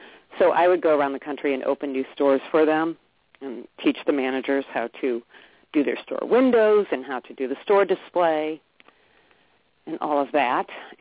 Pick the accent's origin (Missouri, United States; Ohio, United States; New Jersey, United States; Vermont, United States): Missouri, United States; St. Louis; Yeah, I grew up right here in St. Louis, Missouri, which I love. St. Louis is kind of a city with a kind of a small town feel, but I like it.